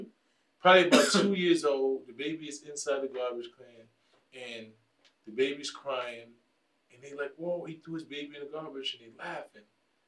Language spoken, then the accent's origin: English; Bronx, New York, United States; You don't have to be from the Bronx, but this is just actually where I'm from. You know, it was my community